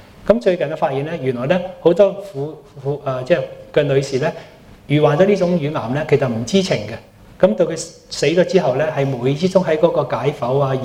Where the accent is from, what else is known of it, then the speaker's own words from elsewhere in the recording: Hong Kong; 咁其實我哋香港人所真真正正付出嘅醫療嘅費用咧，係只不過係3%嘅啫